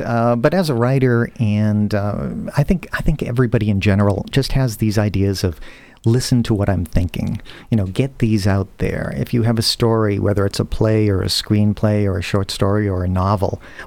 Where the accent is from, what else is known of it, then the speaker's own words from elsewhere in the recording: Massachusetts, United States; born there; also born or lived in Northern California; This is my adopted city. I was born in Massachusetts, actually, so I'm a northerner.